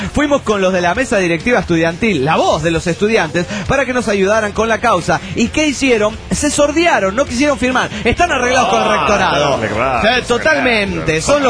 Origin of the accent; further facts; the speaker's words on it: León, Guanajuato, Mexico; de León, Guanajuato, México